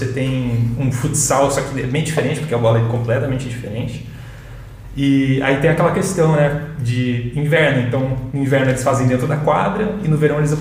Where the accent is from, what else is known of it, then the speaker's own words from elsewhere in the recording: Londrina, Paraná, Brazil; born there; also born or lived in São José / Taubaté / Germany / Santos; Sim, eu nasci em Londrina, no Paraná.